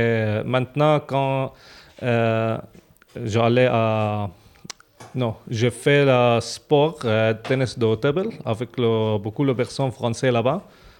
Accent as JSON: {"language": "French", "country": "Syria", "second_language": "French"}